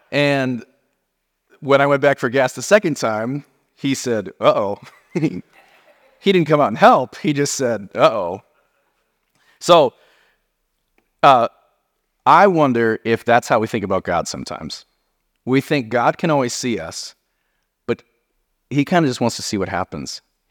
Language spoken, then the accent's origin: English; Wyoming, United States; also born or lived in San Diego; I was born in San Diego. So I was a kid who lived in San Diego until I was 9, and then I moved to Wyoming.